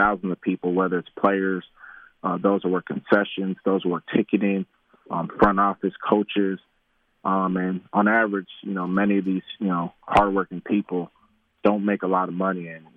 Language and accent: English; United States; now in Canada; for me, I'm American, but one of the reasons why, you know, I reside in Canada and I'm a permanent resident